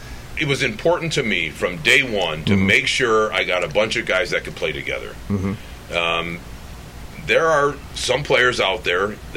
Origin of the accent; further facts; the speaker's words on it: Mentor, Ohio, United States; I'm from Mentor, Ohio.